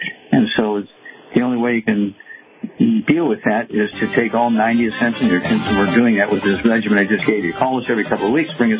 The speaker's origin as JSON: {"language": "English", "region": "Missouri", "country": "United States", "tie": "born or raised there", "said": "And, Chuck, let's go to Missouri, my home state, and let's see here, William."}